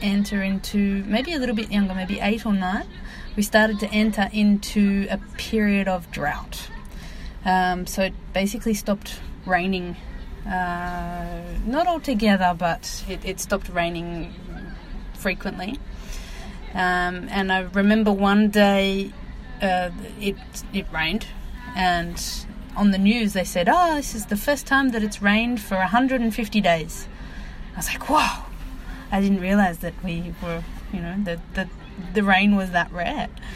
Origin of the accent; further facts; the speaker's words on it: Melbourne, Victoria, Australia; I grew up in Melbourne, Australia.